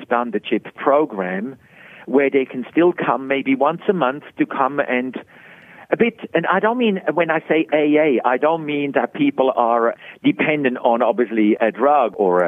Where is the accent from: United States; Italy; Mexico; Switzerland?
Switzerland; moved away as an adult; now in Australia; I was born and raised in Switzerland and into probably a God-fearing Methodist family.